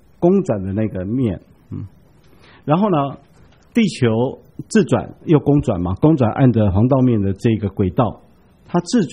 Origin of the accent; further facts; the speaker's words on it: China; 那个平面我们中国人给它一个名字叫什么？